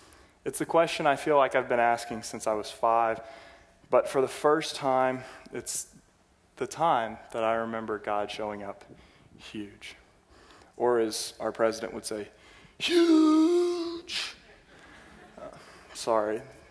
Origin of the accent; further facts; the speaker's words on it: New Albany, Indiana, United States; My family is local. I'm from New Albany, Indiana. Grew up here in southern Indiana all my life. Moved away to play college basketball and then moved home from the University of Southern Indiana.